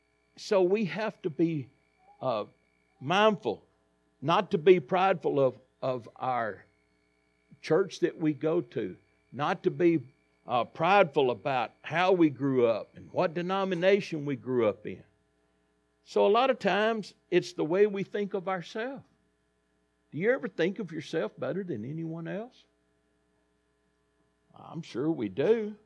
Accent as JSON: {"language": "English", "town": "Cottage Grove", "country": "United States", "tie": "born or raised there", "lives_now": "Buchanan, United States", "said": "We was raised in Cottage Grove. We wasn't from Buchanan, even though I live at Buchanan now."}